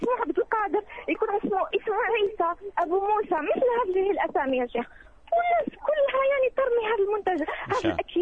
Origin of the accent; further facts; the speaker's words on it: Algeria; إحنا عندنا في الجزائر يعني على الأقل في منطقتي